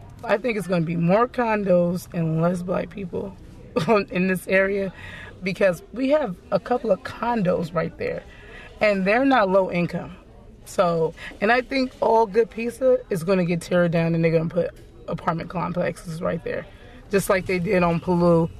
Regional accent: San Francisco, California, United States; I was born and raised in San Francisco. Until I was like 10, I lived over here in Bayview Hunters Point.

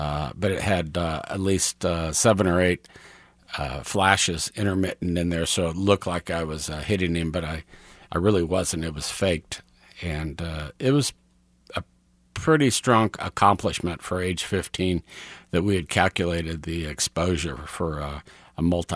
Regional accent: Kansas City, Missouri, United States; I grew up in South Kansas City. I went to Border Star, then Southwest High School. I grew up off of Warnell, kind of in the Brookside area

